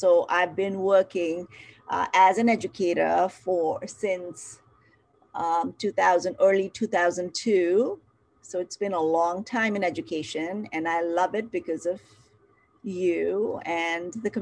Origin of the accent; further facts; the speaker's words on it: India; moved away as an adult; also born or lived in England; now in United States; So I was born in India. I grew up there. My education is all in India until my master's degree. And then I moved to England.